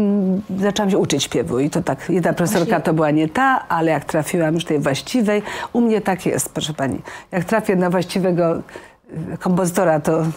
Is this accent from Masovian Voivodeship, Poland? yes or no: no; Świętokrzyskie Voivodeship, Poland; dzieciństwo spędziłam, co też tej książki wynika, na wsi sandomierskiej, tak, bez prądu elektrycznego, czy przy lampie naftowej.